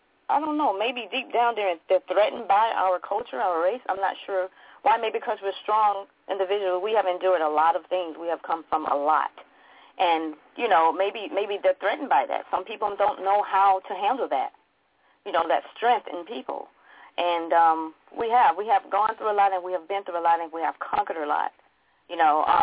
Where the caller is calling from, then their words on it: Atlanta, Georgia, United States; I'm calling from Atlanta, Georgia.